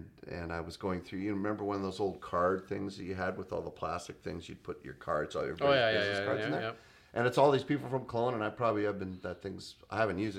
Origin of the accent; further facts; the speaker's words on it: Canada; And my concern as a Canadian is, you know, I grew up in a free enterprise environment